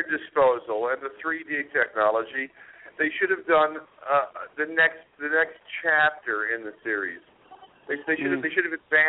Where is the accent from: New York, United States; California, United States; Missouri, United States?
New York, United States; being a New Yorker as I am.